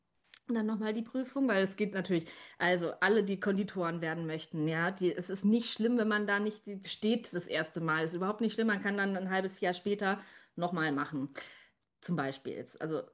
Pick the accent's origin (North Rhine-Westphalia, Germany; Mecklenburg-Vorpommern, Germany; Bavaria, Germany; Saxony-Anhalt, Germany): Bavaria, Germany; Munich; ich komme ja aus München, ich wurde in München geboren. Aber München ist auch so, bayerisch spreche ich nicht. Meine Eltern, die sind ja auch aus Hessen. Auch Hessisch spreche ich nicht, ja.